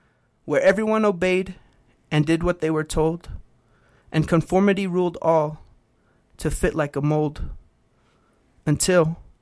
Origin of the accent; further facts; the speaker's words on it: Haystack, New Mexico, United States; So I'm from Haystack, New Mexico. That's where my grandfather's family's from and where they ended up settling.